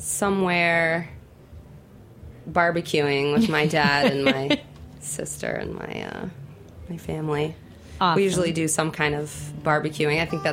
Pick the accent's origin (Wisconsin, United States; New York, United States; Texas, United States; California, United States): New York, United States; Brooklyn; Well, I'm from Brooklyn, but my dad lives out in Seaford.